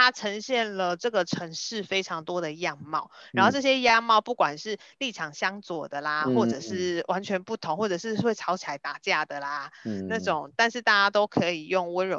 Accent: Kaohsiung, Taiwan; 就是身为高雄人，因为毕竟还是有一些东西它是跟我息息相关的

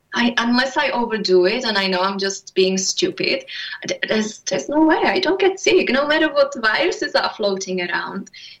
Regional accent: Czechia; English is a second language; I grew up in the Czech Republic in a little village.

